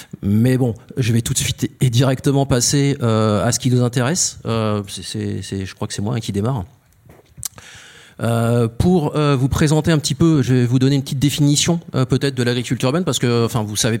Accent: Paris, Île-de-France, France; born there; Je suis né à Paris et puis j'ai pas fait autre chose que du métro et autres.

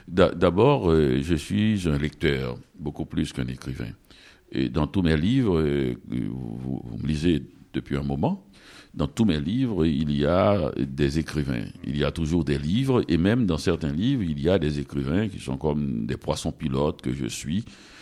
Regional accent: Haiti; précisément, je suis haïtien

